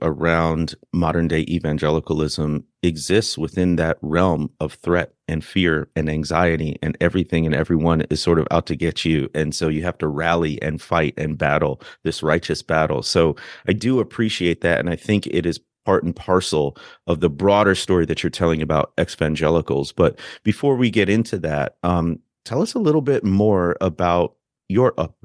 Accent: Kansas City, Missouri, United States; That threat informed every aspect of my life as an evangelical girl growing up in Kansas City in the 80s and 90s.

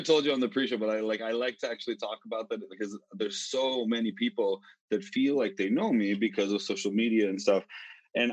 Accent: Utah, United States; Originally from Utah, which is actually where I'm at right now. I'm in my parents' home, the home that I grew up in. So I lived here until I was about 17 years old.

